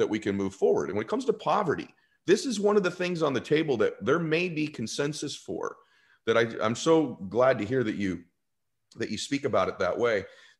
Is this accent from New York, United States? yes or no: no; California, United States; Here's how I grew up. I grew up in California. So, you know, I grew up around everybody.